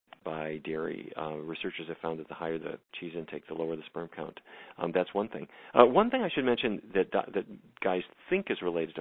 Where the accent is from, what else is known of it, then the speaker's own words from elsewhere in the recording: North Dakota, United States; I grew up in North Dakota, and my dad was a cattle rancher